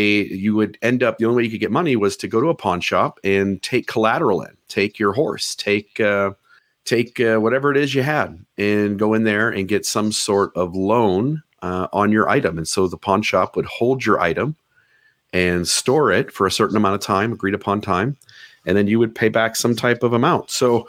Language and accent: English; Ohio, United States; now in Hurricane, United States; Well, I'm from Ohio, and so the rest of the world says hurricane